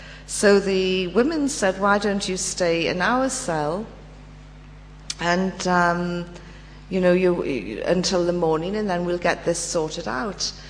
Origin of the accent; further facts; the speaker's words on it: United Kingdom; I'm British, which always raises a smile.